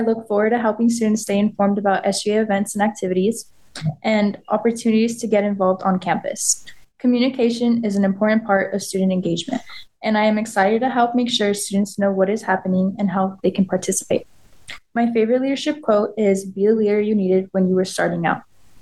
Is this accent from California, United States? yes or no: no; Douglas, Arizona, United States; I am majoring in nursing, and I am originally from Douglas, Arizona.